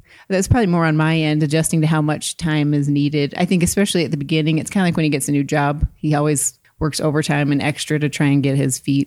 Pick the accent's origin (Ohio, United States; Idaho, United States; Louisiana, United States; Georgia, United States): Idaho, United States; Blackfoot; also born or lived in Illinois; I was born in Illinois, but spent most of my growing up years in Idaho. I'm from Blackfoot.